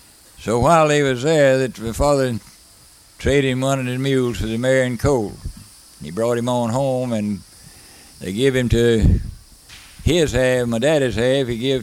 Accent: Branford, Florida, United States; also born or lived in Madison, Florida; from Madison, Florida. I was raised in around Branford, Florida.

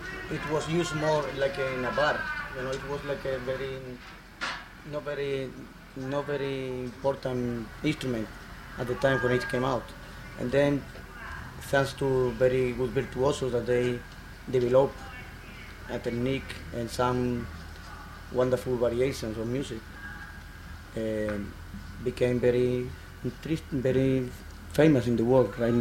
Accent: Spain; English is a second language; I'm from Spain.

